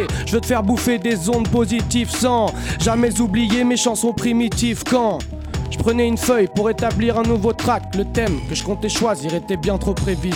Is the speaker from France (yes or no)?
yes; Île-de-France, France; Je viens du 91.